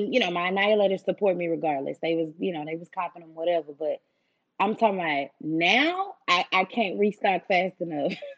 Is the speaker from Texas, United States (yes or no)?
yes; Houston, Texas, United States; New York had my back first, which is crazy because I'm from Houston.